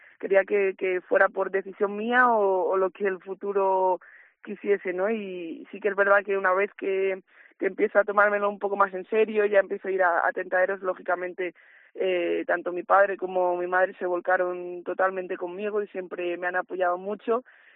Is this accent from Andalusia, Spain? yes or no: no; Salamanca, Castile and León, Spain; ahora mi presentación en Salamanca, que es mi tierra